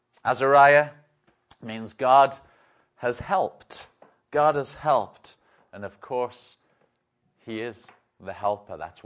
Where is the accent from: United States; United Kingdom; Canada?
United Kingdom; I am British, in case you haven't figured that out.